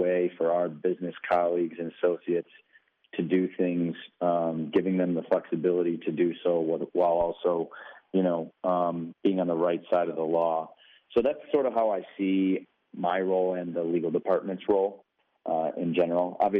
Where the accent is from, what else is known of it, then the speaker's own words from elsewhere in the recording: Buffalo, New York, United States; Well, I'm born and raised in Buffalo, New York, actually a suburb a little south of Buffalo.